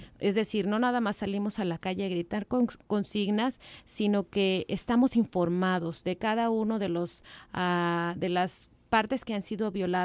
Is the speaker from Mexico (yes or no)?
yes; Mexico; queremos estar, como ciudadanos mexicanos, queremos estar a la altura